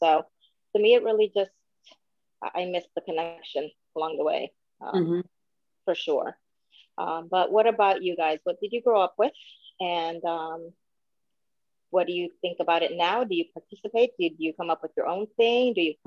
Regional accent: Puerto Rico; moved away; when I moved from Puerto Rico to here, this whole calling things Easter and the Easter Bunny and that whole thing was just like, what in the world is this? Because we don't do that over there.

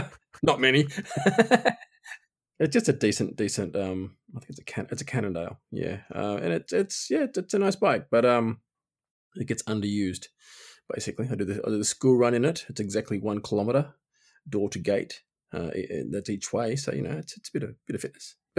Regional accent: Scotland, United Kingdom; This is being part of being Scottish.

